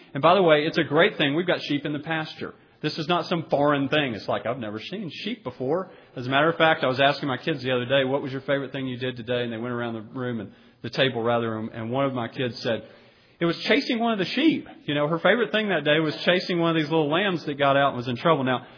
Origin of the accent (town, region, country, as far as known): Augusta, Georgia, United States; born or raised there